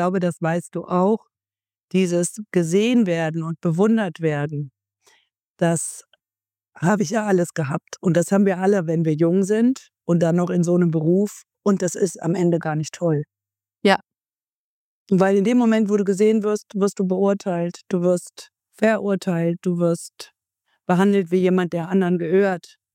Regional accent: Marburg, Hesse, Germany; weil die Stadtbibliothek in Marburg, wo ich aufgewachsen bin, die hatte ich relativ schnell durch für meine Altersgruppe

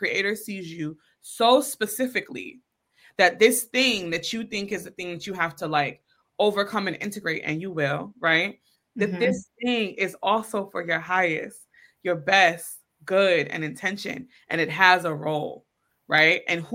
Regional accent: Atlanta, Georgia, United States; When I was 16, I was leaving a teen party, you know, growing up in Atlanta.

